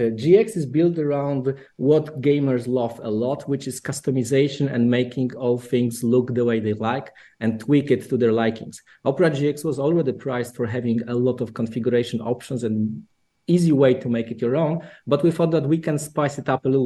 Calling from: Wrocław, Lower Silesian Voivodeship, Poland; I'm calling directly from Wrocław in Poland.

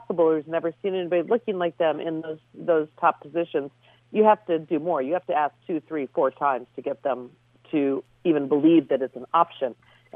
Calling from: Oyster Bay, New York, United States; I'm at my desk in Oyster Bay, New York

